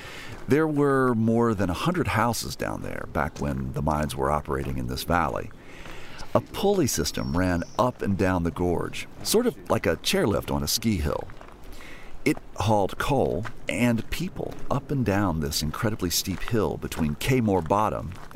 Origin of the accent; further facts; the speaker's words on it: Charleston, West Virginia, United States; I didn't think about it much when I was growing up in Charleston. I was a city kid. My dad was a lawyer.